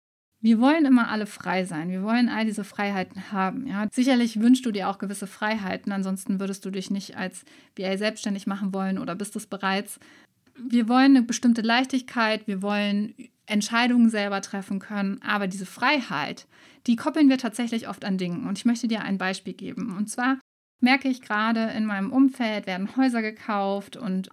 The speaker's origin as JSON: {"language": "German", "region": "North Rhine-Westphalia", "country": "Germany", "tie": "born or raised there", "said": "dass ich meine wunderschöne Maisonette-Wohnung in Köln letztes Jahr abgegeben habe. Ich habe jetzt noch eine kleine Homebase in der Nähe von Düsseldorf, in meinem Heimatort"}